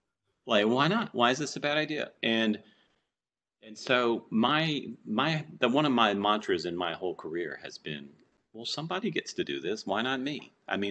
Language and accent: English; Baton Rouge, Louisiana, United States; I remember I grew up in Baton Rouge, Louisiana